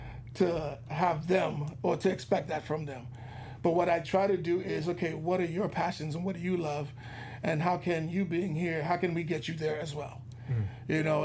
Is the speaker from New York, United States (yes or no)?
yes; New York, United States; Born and raised in New York. My family's from Haiti. My parents and my elder siblings were all born in Haiti. I moved out here in 99 trying to get to California.